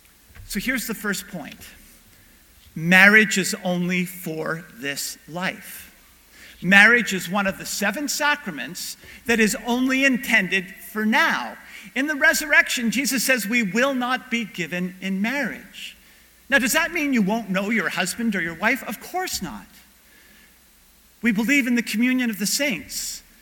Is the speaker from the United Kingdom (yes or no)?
no; Canada; And part of the gift of being Canadian is that we come from a society and a culture where we might be forgetting this reality